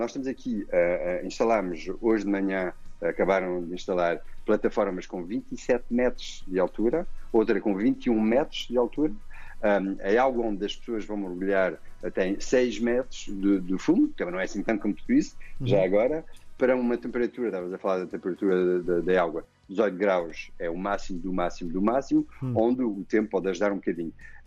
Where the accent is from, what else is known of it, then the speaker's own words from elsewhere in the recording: Proença-a-Nova, Castelo Branco, Portugal; Mas isso eu faço na minha terra, em Castelo Branco, Provença Nova.